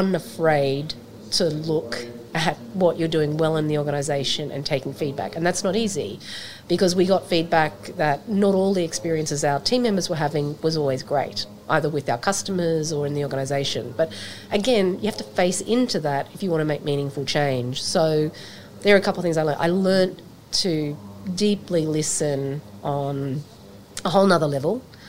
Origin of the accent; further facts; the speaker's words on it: Townsville, Queensland, Australia; now in Sydney, Australia; I was born on Gadigal country, but I grew up in Woolgaroogabar and Bindal country, aka, like you just said, Townsville, in far north Queensland, and I now live and work on Gadigal land again, aka part of Sydney.